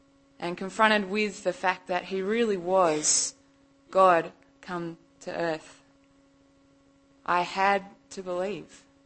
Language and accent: English; Australia; I am from Australia. I apologise if my accent is problematic for your listening.